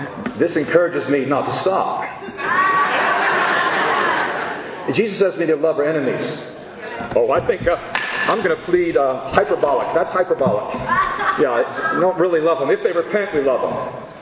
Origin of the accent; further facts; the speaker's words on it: New Jersey, United States; I grew up in New Jersey, you know, which is kind of like New York.